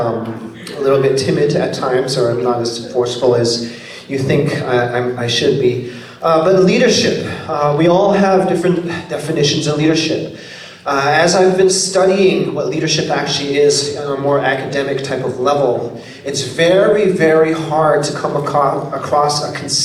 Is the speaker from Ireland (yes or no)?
no; Canada; I grew up in Canada, so I'm a Korean Canadian.